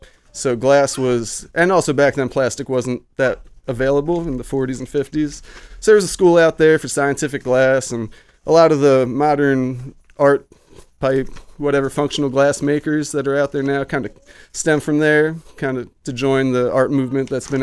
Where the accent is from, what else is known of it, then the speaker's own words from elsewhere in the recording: New Jersey, United States; now in Humboldt, United States; When I came in to making art pipes, I came out west from New Jersey working with people I'd never even met before that welcomed me in their shops.